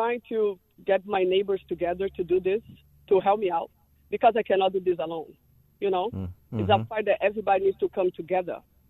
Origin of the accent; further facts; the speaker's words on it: Brazil; English is a second language; now in Chicago, United States; No, I'm from Brazil. … I'm from Brazil, and I immigrant as everybody else.